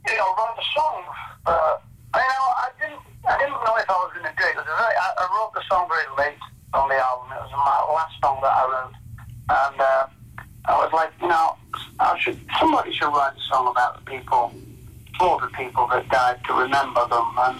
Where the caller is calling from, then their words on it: United Kingdom